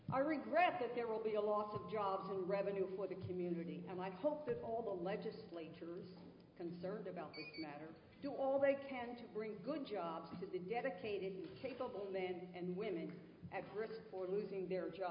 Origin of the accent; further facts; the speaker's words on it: Carbondale, Illinois, United States; I'm from Carbondale.